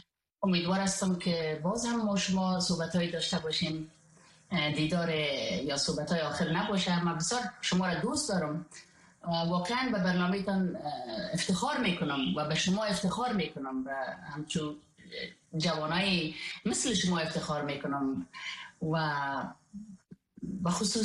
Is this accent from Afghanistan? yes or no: yes; Afghanistan; moved away; ما یک خانم استم که جوان از افغانستان آمدیم و ما فقط ما کردیم که کار کردیم و به زبان شکسته انگلیسی گرد میزنم، درست انگلیسی گرد نمیزنم